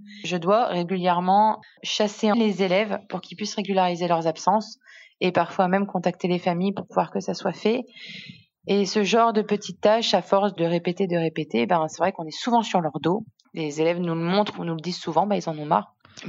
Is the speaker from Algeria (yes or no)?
no; Grand Est, France; je ne suis pas native d'ici, je suis native des Ardennes. Donc dans le 08, dans le nord de la France.